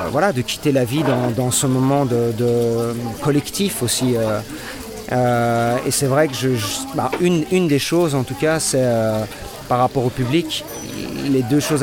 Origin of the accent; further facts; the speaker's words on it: Belgium; Nous, on vient de Belgique, donc.